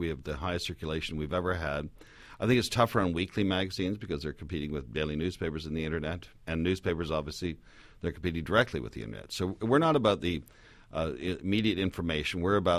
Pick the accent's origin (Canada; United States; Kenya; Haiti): Canada; I'm from Canada, where it's far less prevalent there.